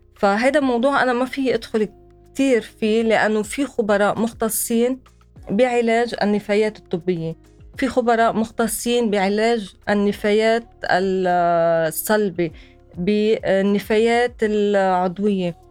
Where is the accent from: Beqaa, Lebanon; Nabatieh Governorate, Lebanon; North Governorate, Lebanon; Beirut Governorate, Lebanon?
Beqaa, Lebanon; يعني أنا بنت البقاع، فبس أطلع على البقاع بشوف الجبال المكسرة على ظهر البيدر هيك بتزعلي